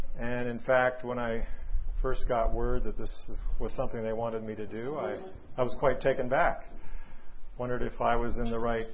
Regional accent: Paradise, California, United States; from Paradise, California.

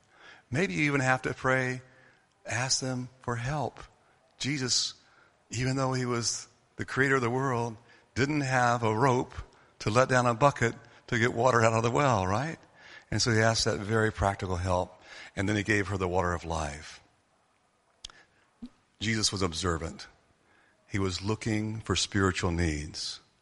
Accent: North Carolina, United States; now in Orlando, United States; I grew up in North Carolina. I was born here in Orlando, but I grew up in North Carolina.

